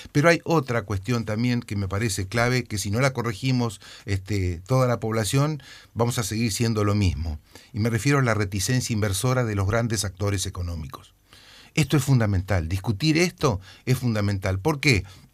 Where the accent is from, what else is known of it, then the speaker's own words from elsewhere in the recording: Argentina; todos los argentinos